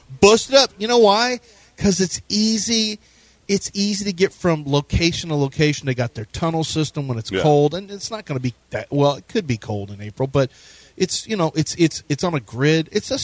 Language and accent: English; Texas, United States; I'm from Texas, son.